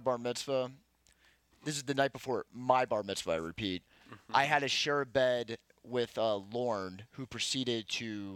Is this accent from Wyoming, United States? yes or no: no; Plano, Texas, United States; now in Dallas, United States; Okay, Mom, I've lived in Dallas for the last 6 years. I grew up in Plano. I know Dallas.